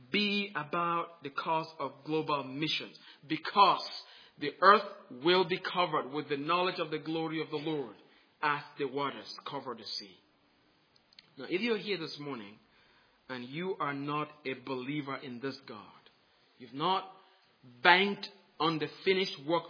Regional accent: Cameroon; I grew up in Cameroon in Central Africa, and we had gods. Every family had their own gods. Every tribe had their own gods.

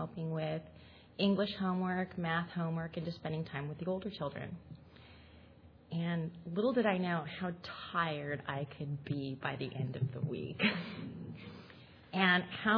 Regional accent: California, United States; I'm from California. It's hot.

